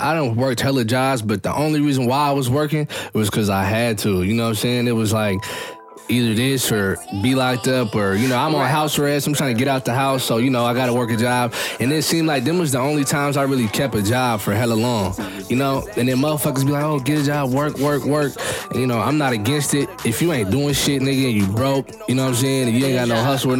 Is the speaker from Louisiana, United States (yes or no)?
no; Seattle, Washington, United States; I'm from Seattle, Washington. I mean, the CD to be exact.